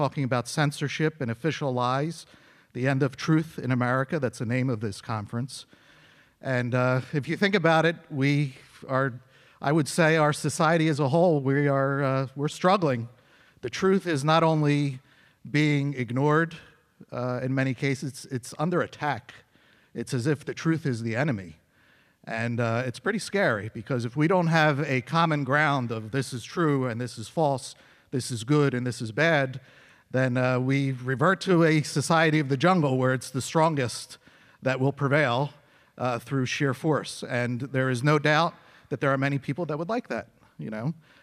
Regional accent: New Jersey, United States; I'm from New Jersey.

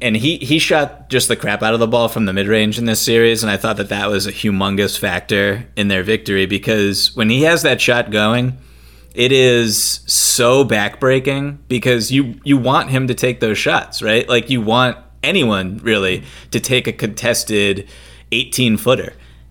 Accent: Boston, Massachusetts, United States; And, you know, I'm from Boston, right outside of Boston, grew up with this.

